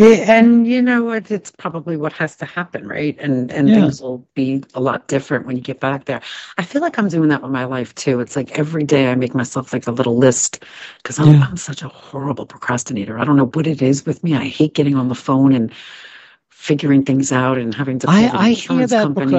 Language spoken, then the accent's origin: English; Canada; You always forget that I'm Canadian. Stop insulting us Canadians, would you?